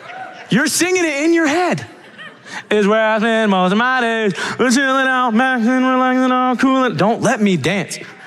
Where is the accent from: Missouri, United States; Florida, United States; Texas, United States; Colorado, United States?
Texas, United States; Dallas; also born or lived in Sweetwater; Like, I was raised in Dallas, but I'm from a little town called Sweetwater, Texas.